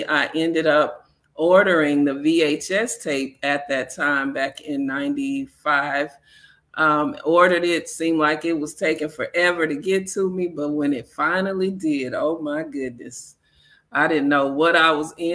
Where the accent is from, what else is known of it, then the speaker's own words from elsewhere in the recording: Palacios, Texas, United States; also born or lived in Huntsville, Texas / Houston, Texas; I grew up in the Baptist church. I was raised by my grandparents in Palacios, Texas. Grew up there, graduated, went off to college in Huntsville, Texas, graduated college. And then I got a job in Houston.